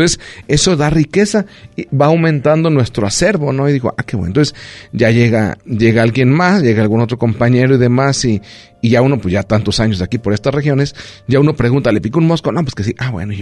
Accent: La Barca, Jalisco, Mexico; now in Colotlán, Mexico; cuando llegué aquí de Colotlán, les recuerda que yo estoy de La Barca, llegué aquí a Colotlán

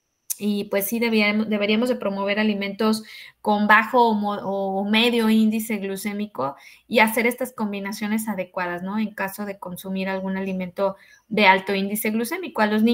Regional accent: Mexico; porque como población mexicana, pues hay una alta tendencia a desarrollar problemas de metabolismo.

